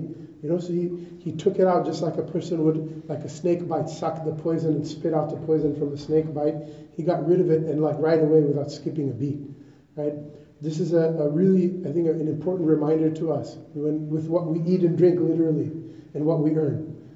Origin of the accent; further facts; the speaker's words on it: Seattle, Washington, United States; The CEO of Starbucks, I'm from Seattle.